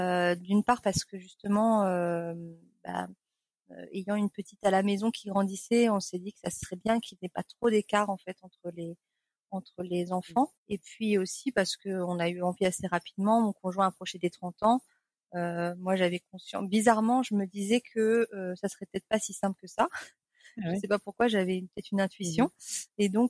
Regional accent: Nouvelle-Aquitaine, France; Alors je suis de Charente, en France.

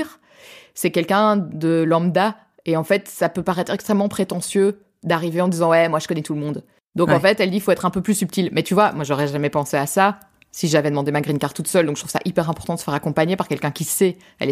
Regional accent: France; accent: French; j'ai quand même un accent de Frenchie

